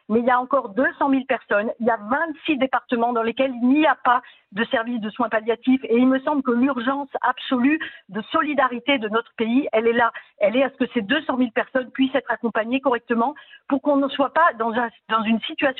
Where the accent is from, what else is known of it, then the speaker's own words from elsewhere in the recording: France; chez nous, en France